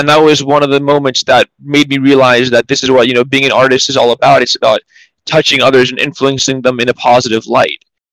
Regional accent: New York, United States; I'm born and raised in New York in the Upper West Side. I like to call it the Upper Best Side.

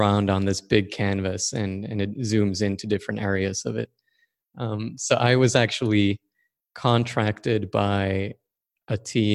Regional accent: Sweden; English is a second language; I'm from Sweden, born and raised

